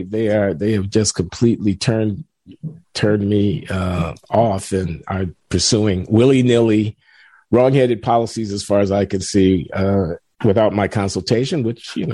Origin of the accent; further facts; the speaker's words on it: Chicago, Illinois, United States; But I was a Sox fan growing up on the South Side.